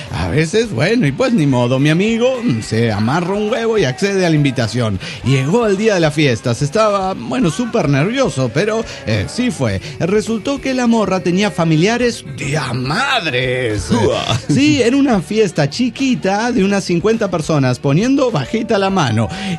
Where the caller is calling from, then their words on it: Mexico; del Mal de Infiernillo, México.